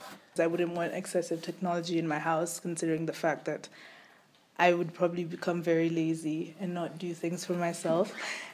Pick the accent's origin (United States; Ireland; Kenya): Kenya; I live in Mombasa, Kenya. I'm Kenyan. I live in a very urban place, so there's a lot of noise. It's very crowded. I live in an apartment